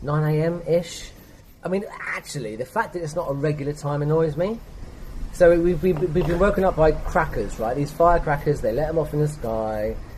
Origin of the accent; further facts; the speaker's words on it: East of England, United Kingdom; I'm from Hertfordshire in the Chiltern Hills, which is lovely